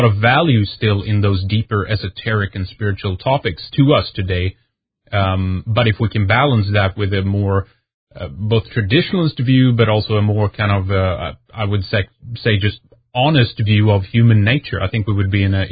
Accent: Sweden; since growing up in Sweden by with a kind of default, you know, left-wing position

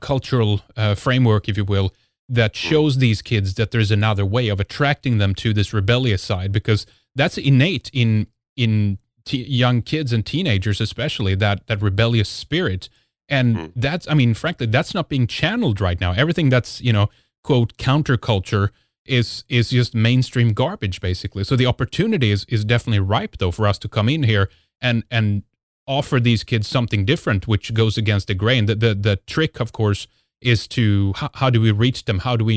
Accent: Sweden; growing up in Sweden

